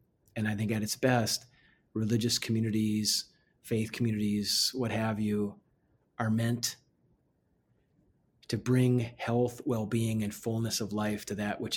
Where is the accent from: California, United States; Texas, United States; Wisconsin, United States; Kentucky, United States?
Wisconsin, United States; Amherst Junction; And I was taught that growing up in Amherst Junction, Wisconsin, because I knew who those folks were.